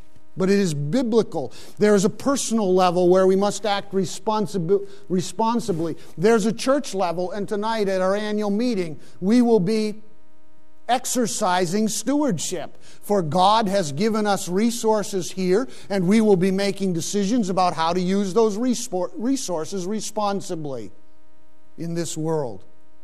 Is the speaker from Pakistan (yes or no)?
yes; Pakistan; When I grew up in Pakistan, Christian bookstores were an important part of the ministry